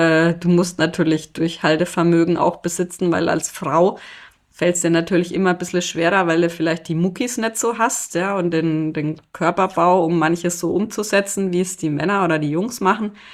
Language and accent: German; Bavaria, Germany; also bei uns in Franken kann ich es ja an zwei Händen, wenn überhaupt, abzählen